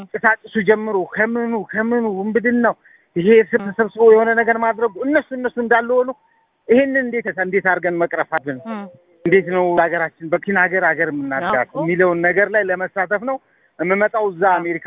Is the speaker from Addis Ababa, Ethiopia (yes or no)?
yes; Addis Ababa, Ethiopia; ልጅ ያደኩት አዲስ አበባ አብነት አካባቢ ነው። አሁንም ከአዲስ አበባ ወጥቼ አላቅም